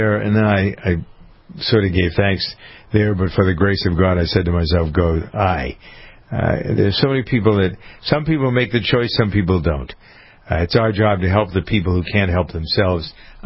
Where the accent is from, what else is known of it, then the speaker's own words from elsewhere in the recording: Framingham, Massachusetts, United States; My hometown of Framingham saw something.